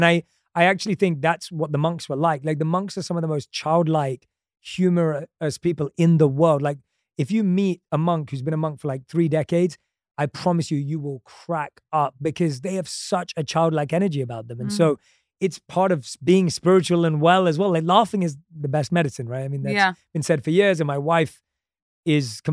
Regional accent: London, United Kingdom; come on, I grew up in London. Like I loved movies growing up.

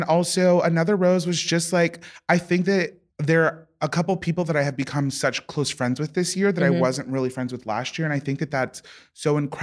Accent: Sacramento, California, United States; Yeah, we're hitting my hometown, almost my hometown, Sacramento.

